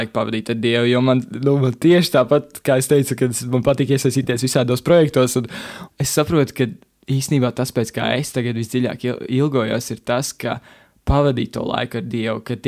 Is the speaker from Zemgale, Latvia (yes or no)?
no; Cēsis, Cēsis Municipality, Latvia; Nu, es esmu no Cēsīmes, mācos Cēsoles ģimnāzijā, tagad 12. Klasi sāku